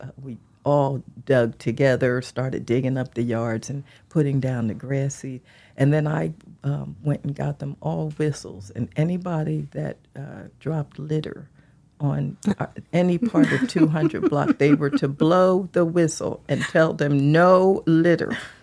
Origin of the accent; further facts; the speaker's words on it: Hopewell, United States; growing up in Hopewell, almost all of our friends were white.